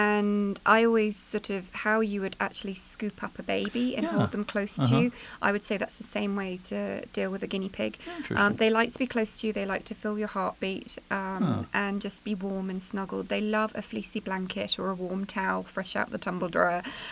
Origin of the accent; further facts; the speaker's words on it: England, United Kingdom; I'm obviously English